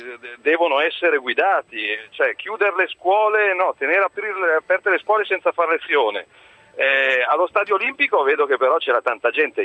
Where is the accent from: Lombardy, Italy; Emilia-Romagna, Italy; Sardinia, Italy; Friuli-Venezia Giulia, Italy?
Lombardy, Italy; Milan; se fossi romano sarei incazzato al 100%, da milanese sono profondamente innervosito.